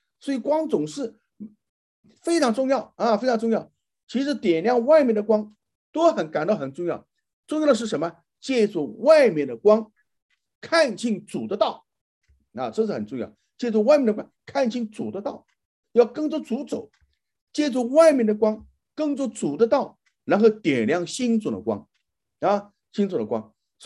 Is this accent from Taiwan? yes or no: no; China; 我们中国人也一样啊，我们常常说群众的眼睛是雪亮的